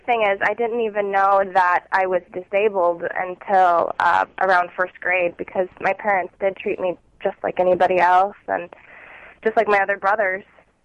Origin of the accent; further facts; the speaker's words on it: Oregon, United States; Well, me, I grew up in a small town in Oregon